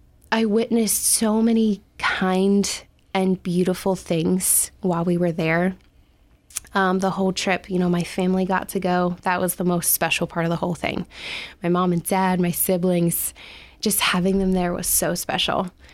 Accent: Newark, Ohio, United States; Like, I'm literally like, it's just me. I'm from Newark, Ohio.

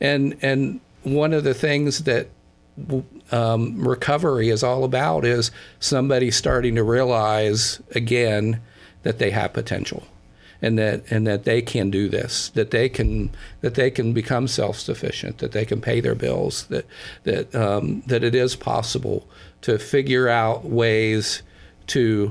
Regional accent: Newark, New Jersey, United States; You know, I grew up in Newark and was a middle class kid, working class family, and I didn't experience homelessness.

